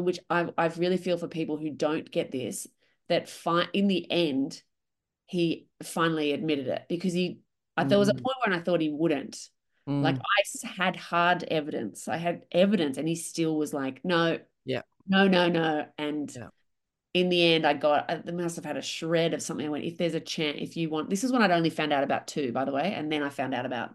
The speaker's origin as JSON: {"language": "English", "country": "Australia", "said": "because Australian, you know, you're Australian, I'm Australian."}